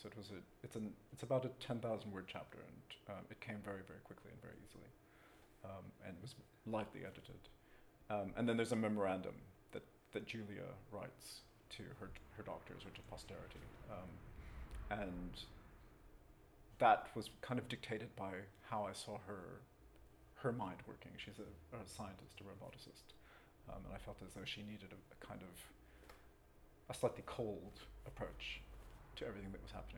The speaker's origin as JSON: {"language": "English", "country": "United States", "lives_now": "United Kingdom", "said": "I'm an American novelist who happens to be based here."}